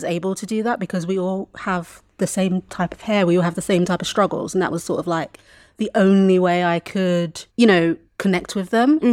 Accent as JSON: {"language": "English", "region": "London", "country": "United Kingdom", "tie": "born or raised there", "said": "So I was raised in London. I was in foster care from 11 months old. My birth mother is Nigerian, and I was brought over in like a private foster care situation."}